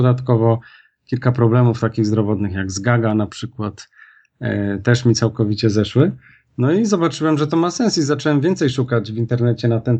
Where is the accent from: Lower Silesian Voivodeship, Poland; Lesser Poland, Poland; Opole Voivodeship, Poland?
Lesser Poland, Poland; Kraków; pochodzę z Krakowa, mam jeszcze 30 parę lat.